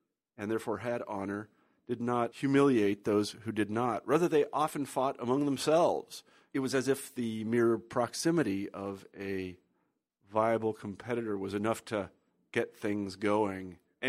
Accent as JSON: {"language": "English", "region": "Kansas", "country": "United States", "tie": "born or raised there", "lives_now": "Iowa City, United States", "said": "I grew up in Kansas. That's very different than Japan, but still."}